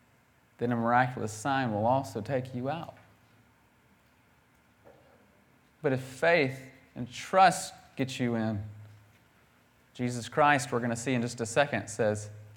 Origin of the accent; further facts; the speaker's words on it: United States; But they just assumed, because we're from the States, we know all these famous people, and they assumed we had lots of money.